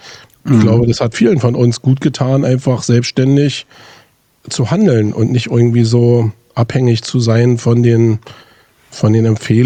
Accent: Berlin, Germany; Also ich bin eingemauert groß geworden faktisch, bin Kind der Transitstrecke.

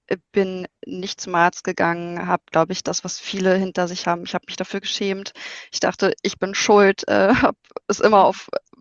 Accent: Berlin, Germany; ich komme aus Berlin und wir haben hier keine Berge

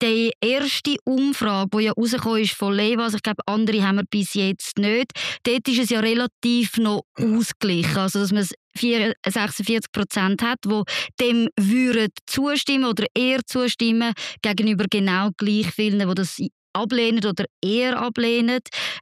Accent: Switzerland

